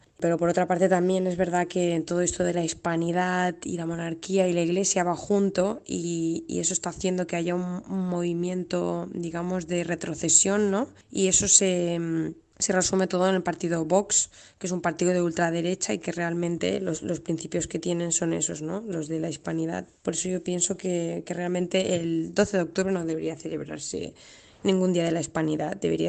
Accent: Sant Antoni de Portmany, Balearic Islands, Spain; soy de España, de Ibiza. Soy concejala de mi pueblo de San Antonio

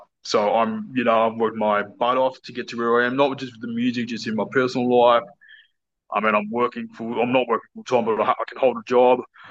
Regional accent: Newcastle, New South Wales, Australia; I'm from Newcastle, New South Wales, which is 2 hours north of Sydney. Technically, I live, which is in the Newcastle region, like Macquarie, so I live in a suburb called Warners Bay.

